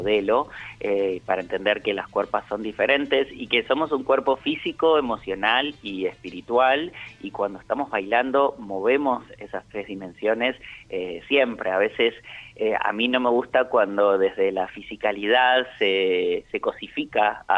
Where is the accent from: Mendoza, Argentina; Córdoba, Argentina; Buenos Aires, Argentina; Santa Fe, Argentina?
Buenos Aires, Argentina; Yo soy de Buenos Aires